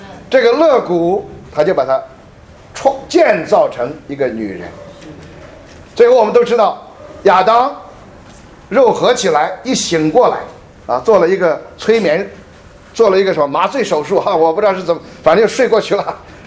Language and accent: Chinese; China; 我们中国人有一句话